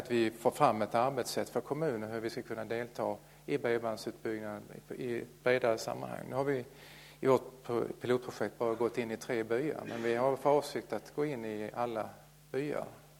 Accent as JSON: {"language": "Swedish", "region": "Skåne", "country": "Sweden", "accent": "Scanian", "said": "och så framförallt så pratar jag skånska som ni märker."}